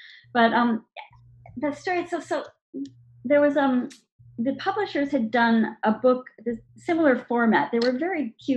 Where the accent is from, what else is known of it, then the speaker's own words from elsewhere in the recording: New York, United States; I grew up in New York.